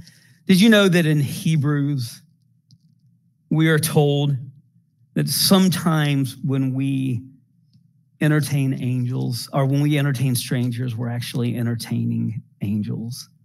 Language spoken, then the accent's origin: English; Smyrna, Georgia, United States; I grew up mostly in Smyrna in my younger years.